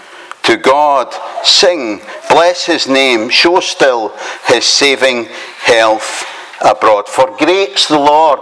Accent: Glasgow, Scotland, United Kingdom; I come from Glasgow.

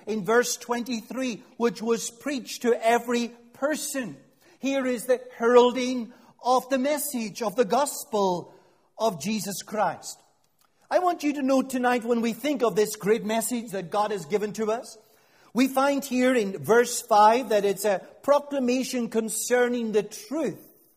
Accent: Northern Ireland, United Kingdom; Now, in Northern Ireland, and you guessed, I'm not from Scotland, and we came across the Irish Sea with the loveliest sailing yesterday.

